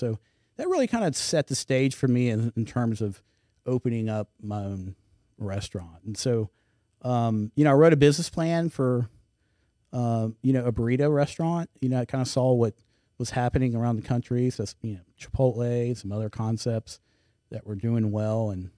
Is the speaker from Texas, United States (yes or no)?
yes; Houston, Texas, United States; now in Baton Rouge, United States; So I grew up in Houston. I went to school at A&M and graduated from A&M.